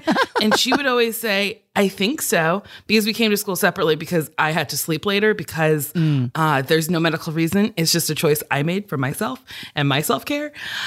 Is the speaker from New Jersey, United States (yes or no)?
yes; New Jersey, United States; I grew up in Jersey.